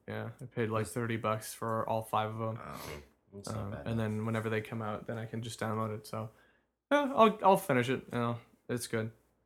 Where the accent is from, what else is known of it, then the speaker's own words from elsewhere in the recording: Iowa, United States; from Iowa.